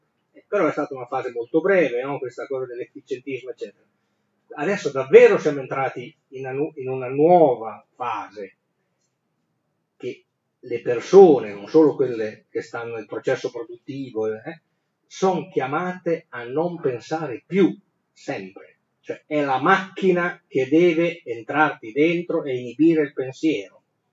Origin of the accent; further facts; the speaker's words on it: Emilia-Romagna, Italy; anch'io sono di Emilia-Romagna